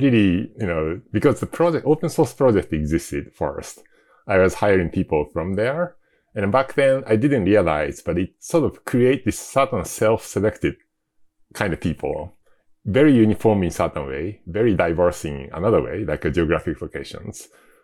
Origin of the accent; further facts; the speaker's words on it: Tokyo, Japan; moved away as an adult; now in United States; Yeah. So, I grew up in Tokyo. And then when I think I was maybe 20 something, I got this unexpected invitation from Sun Microsystems to come over to the Bay Area and work for them.